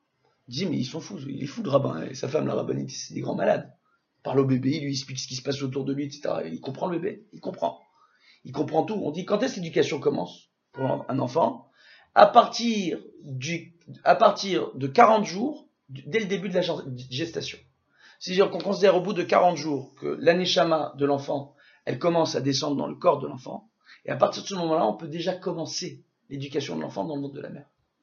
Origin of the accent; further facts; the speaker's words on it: Sarcelles, Île-de-France, France; J'ai grandi à Sarcelles.